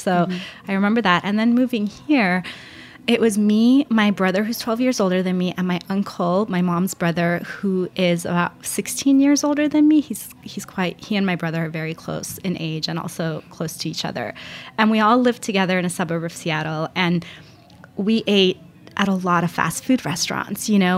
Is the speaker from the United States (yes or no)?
no; Iran; moved away; yeah, so what's really funny is growing up in Iran, because of obviously colonialism, everybody aspires to be European, and especially at that time.